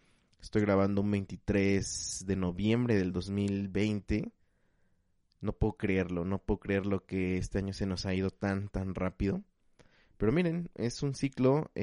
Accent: Chalco, State of Mexico, Mexico; born there; yo no termino de sentirme de Guadalajara. Lo curioso es que tampoco me siento ya de Chalco, o sea, no tengo un arraigo por mi ciudad natal, por así decirlo. Sé que tampoco soy de la Ciudad de México.

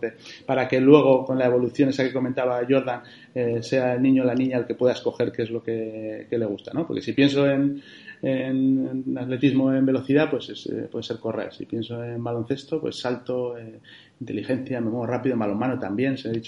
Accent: Basque Country, Spain; por ejemplo en el País Vasco, los tres somos del País Vasco

